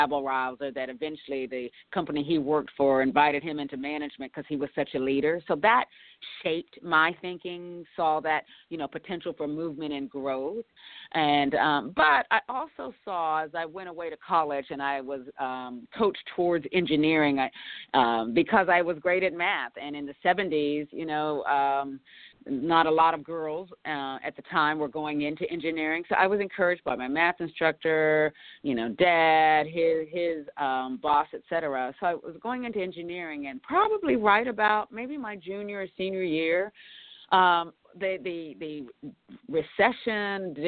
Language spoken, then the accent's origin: English; Western Pennsylvania / Eastern Ohio, United States; I was raised in the Western Pennsylvania, Eastern Ohio region of the United States. So it was a very working class, blue collar community, steel mill valley, I used to call it